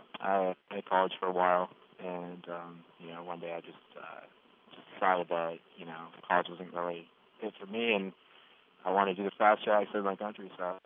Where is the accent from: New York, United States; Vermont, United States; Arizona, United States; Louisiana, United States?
Arizona, United States; Goodyear; I'm from a little town in Arizona called Goodyear.